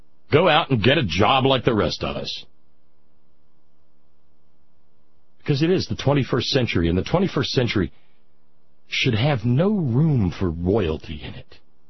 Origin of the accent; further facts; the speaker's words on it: United States; And I only say this because I'm an American.